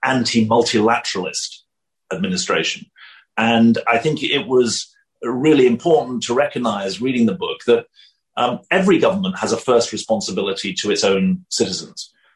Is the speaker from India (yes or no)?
no; United Kingdom; now in United States; I'm a European, obviously, although I live and work in the US, I'm still a European, even though I'm a Brit, despite Brexit.